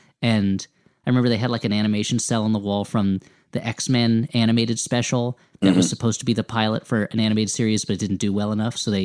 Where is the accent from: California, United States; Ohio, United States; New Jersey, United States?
New Jersey, United States; Millburn; In a town called Milburn, which is it's best known for three things.